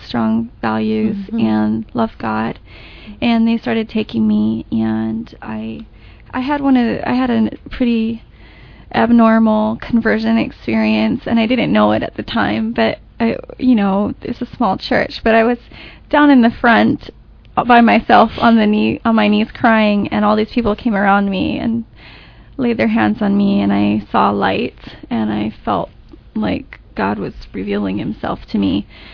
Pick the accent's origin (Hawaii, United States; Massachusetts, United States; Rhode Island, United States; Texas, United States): Hawaii, United States; I grew up on the North Shore of Oahu, and I say North Shore because they pretty much lived from Mokulea out to Laie, so pretty much the spectrum of the North Shore. I've moved all over, up and down that coast.